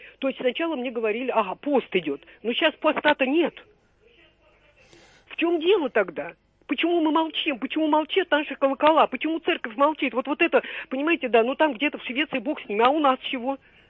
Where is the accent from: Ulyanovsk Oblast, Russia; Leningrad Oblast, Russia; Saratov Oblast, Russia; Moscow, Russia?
Moscow, Russia; я из Москвы.